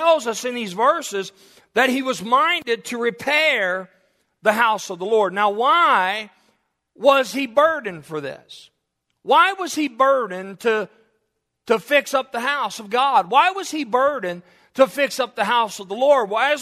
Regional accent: the South, United States; why that blessed me so much was because I'm from the South.

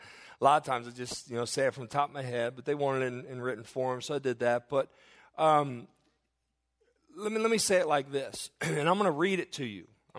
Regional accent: Kentucky, United States; Growing up in Kentucky with my mom and the man who I had known as my father was somewhat normal for the first 7 years of my life.

